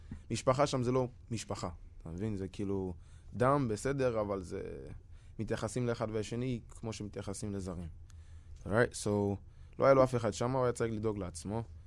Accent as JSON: {"language": "Hebrew", "town": "Poria", "region": "Northern District", "country": "Israel", "tie": "born or raised there", "said": "יש יישוב ליד דבריה, שנקראת פוריה."}